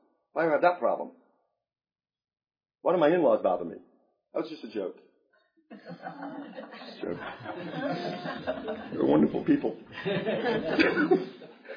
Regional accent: New York, United States; I grew up in New York, boxing, sorry, some of you guys have grown up in a nice church.

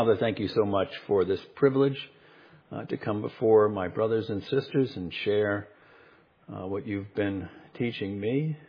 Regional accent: Brooklyn, New York, United States; born there; let's see, I was born in Brooklyn, New York.

